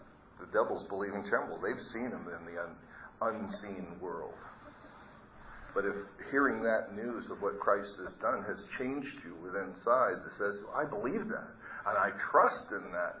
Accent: Philippines; Oh, wait a minute, I'm not hairy-chested, I'm Filipino. I was a Navy diver

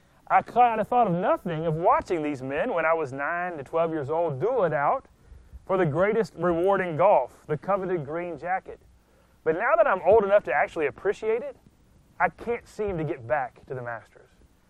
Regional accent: Aiken, South Carolina, United States; I grew up in Aiken, about 20 minutes away from the Augusta National Golf Course

